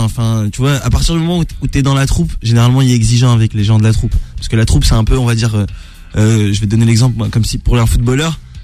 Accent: Roubaix, Hauts-de-France, France; Je suis un nordiste, ouais. À la base, je viens du Nord, je viens de Roubaix.

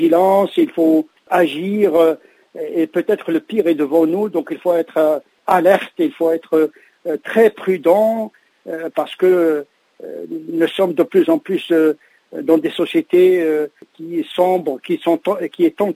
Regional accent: France; dans le monde et ici chez nous en France

